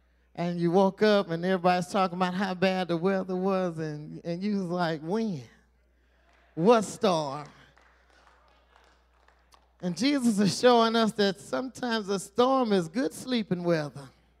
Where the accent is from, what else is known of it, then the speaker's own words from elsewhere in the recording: Mississippi, United States; Growing up in South Mississippi, we go 40 miles and we ride on the Gulf of Mexico.